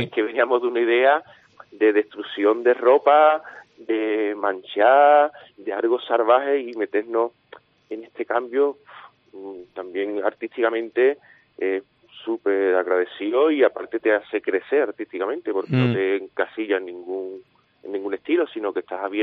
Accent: Cádiz, Andalusia, Spain; somos todos de Cádiz. Y somos todos los artesanos, somos todos menores de 45, 46 años para abajo.

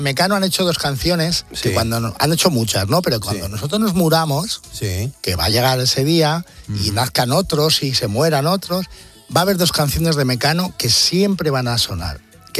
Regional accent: Moradillo de Roa, Castile and León, Spain; El 7 de septiembre es la fiesta de mi pueblo, Moralle de Roa, que el día 8 es la Virgen del Ejido.

